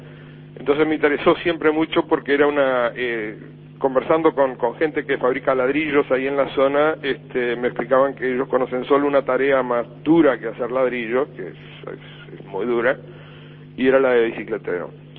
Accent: Melo, Cerro Largo, Uruguay; que pertenecen a mi infancia en Melo

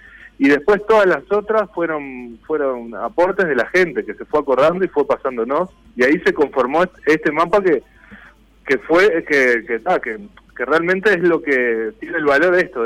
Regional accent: Canelones, Uruguay; somos de Canelones. Nos criamos en Canelones, parece una paradoja que le hayamos hecho un libro a Montevideo

